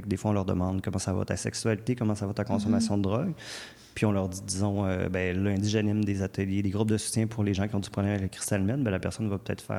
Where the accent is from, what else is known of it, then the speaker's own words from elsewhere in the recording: Quebec, Canada; now in Montreal, Canada; Je viens du Lac-Saint-Jean. Je suis à Montréal depuis 23 ans quand même.